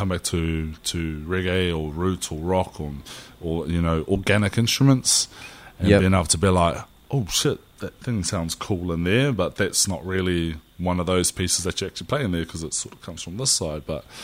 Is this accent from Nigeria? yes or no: no; France; Growing up in France, I grew up in France for a big chunk of my life